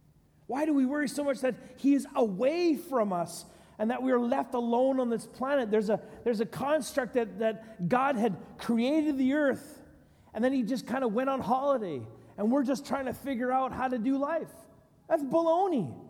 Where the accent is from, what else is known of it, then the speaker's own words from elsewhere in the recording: Edmonton, Alberta, Canada; When I was a kid, I loved going to England, where my nana and grandpa lived. I didn't like my hometown of Edmonton. It was a hole in the ground.